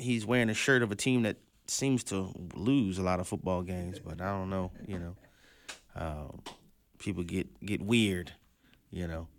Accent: Louisiana, United States; I mean, most of you guys know I'm from Louisiana, right?

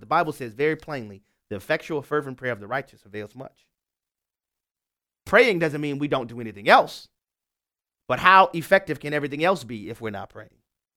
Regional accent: Louisiana, United States; We'll start in my home state, Louisiana, where Chris is on the line.

